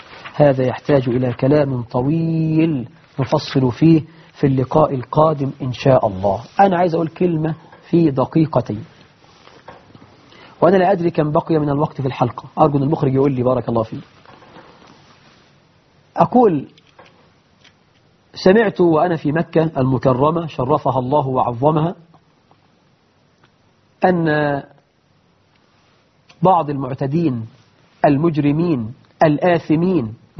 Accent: Egypt; بلدنا مصر

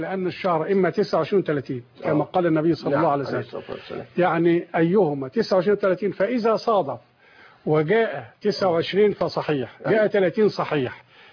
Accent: Egypt; وهذا هو المعمول به عندنا في مصر على سبيل المثال.

